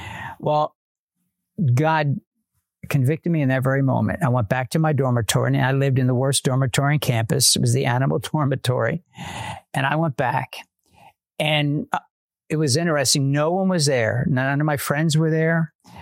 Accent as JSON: {"language": "English", "region": "Pennsylvania", "country": "United States", "tie": "born or raised there", "also_born_or_lived": "Chester", "said": "I was born in Chester, Pennsylvania. Patty was born in Westchester. We met in Tennessee, which is unusual and wild. But I grew up in the very southeast corner of Pennsylvania, 17 miles from Philadelphia, to a wonderful family."}